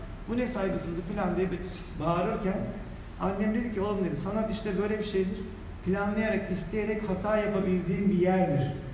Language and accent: Turkish; Istanbul, Turkey; 70'te doğdum ben. 49 yaşındayım. Kendimi hatırladığımda yaşadığım ev akademinin tam karşısında Fındıklı'daki biraz yukarıda bir apartman dairesiydi.